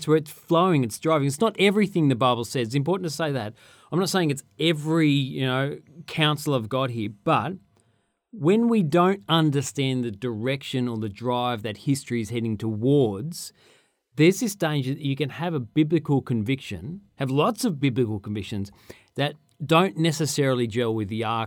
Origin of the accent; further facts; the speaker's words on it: Sydney, New South Wales, Australia; now in Brisbane, Australia; Okay, look, yeah, I'm from Sydney originally. I live in Brisbane now. I moved up there about 11 years ago or so.